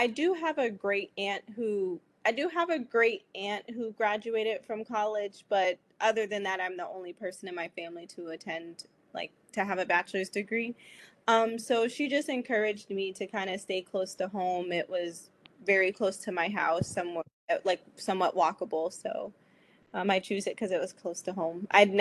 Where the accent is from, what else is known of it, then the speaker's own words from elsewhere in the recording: Youngstown, Ohio, United States; I'm from the north side of Youngstown, Ohio, which is very close to the university.